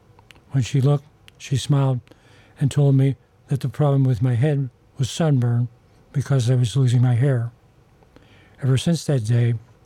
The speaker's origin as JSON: {"language": "English", "town": "Pittsburgh", "region": "Pennsylvania", "country": "United States", "tie": "born or raised there", "said": "mostly I wear the cap of my hometown Pirates, despite their losing ways."}